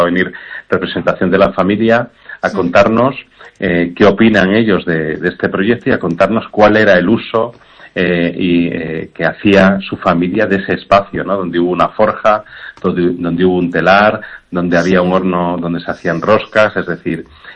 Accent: Galicia, Spain; Bueno, yo soy gallego.

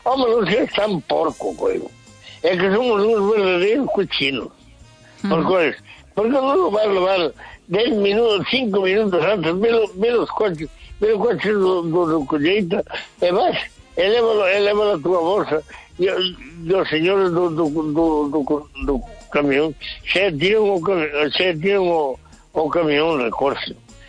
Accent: Valencia, Valencian Community, Spain; O que máis é que eu son de Valencia, e vim aquí a Porto Marí

